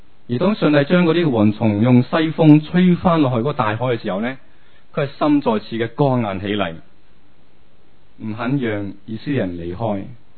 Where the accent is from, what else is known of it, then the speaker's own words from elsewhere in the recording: Hong Kong; 我哋香港人系冇乜咁嘅经验